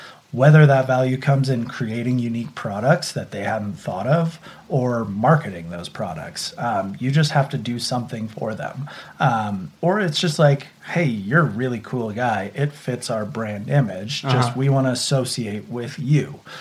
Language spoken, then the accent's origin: English; Santa Cruz, California, United States; even though I grew up in Santa Cruz at the beach.